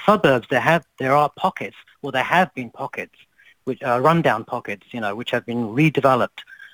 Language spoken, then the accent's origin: English; Wembley, London, United Kingdom; I grew up in around the Wembley Stadium area in London.